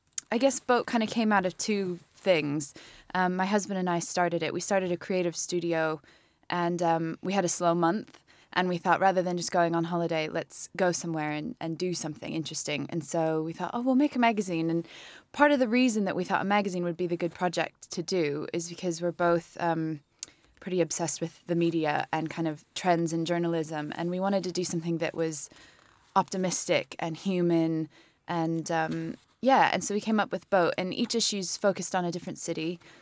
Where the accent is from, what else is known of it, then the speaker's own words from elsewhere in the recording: Midwest, United States; I'm from the Midwest, and so I know Detroit fairly well